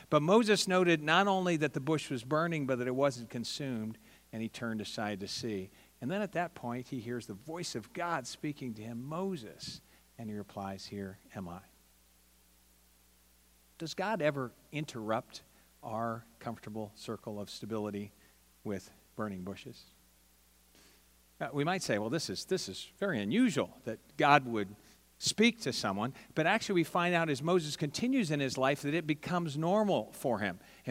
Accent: Philippines; born there; I grew up in a missionary family. I was born in the Philippines, so I'm a second-generation missionary.

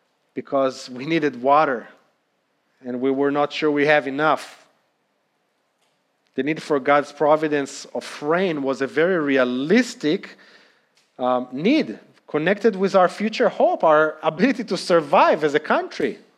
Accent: Israel; now in United States; growing up in Israel. For many years, the main and almost only source of water for all different uses in the country came from the Sea of Galilee.

